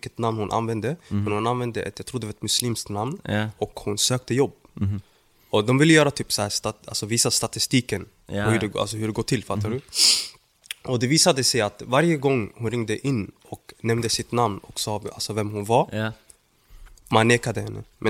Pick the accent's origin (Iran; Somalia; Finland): Somalia; now in Sweden; Sen jag åkte till mitt hemland.